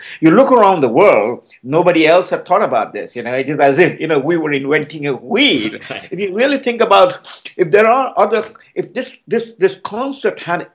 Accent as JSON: {"language": "English", "town": "Kolkata", "region": "West Bengal", "country": "India", "said": "I'm from Bengal, from Calcutta"}